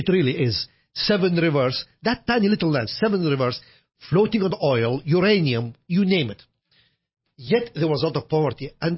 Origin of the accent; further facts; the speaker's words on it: Iraq; moved away as an adult; When I was growing up in Iraq, by the way, I lived in Iraq from the age of 0 until the age of 29.